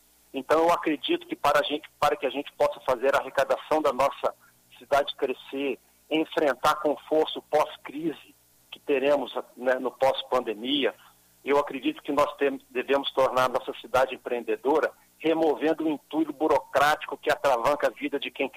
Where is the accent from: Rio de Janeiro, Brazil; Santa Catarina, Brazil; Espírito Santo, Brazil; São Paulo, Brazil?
Espírito Santo, Brazil; Vitória; eu nasci em Vitória, cresci em Vitória, estudei em Vitória, sou morador de Vitória, eu moro no centro da capital.